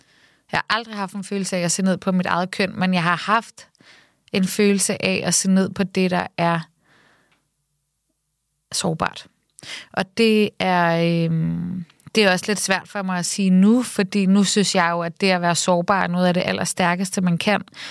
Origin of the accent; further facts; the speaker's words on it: Copenhagen, Capital Region of Denmark, Denmark; Og sådan var det også at vokse op på Nørrebro. Altså, eller i hvert fald den del, at der hvor jeg voksede op